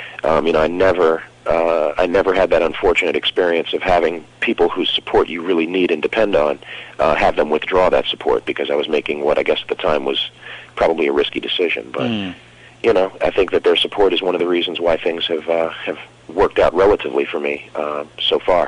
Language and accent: English; New York City, New York, United States; So, you know, as a New Yorker, to not have to move to Los Angeles to get a job was a blessing.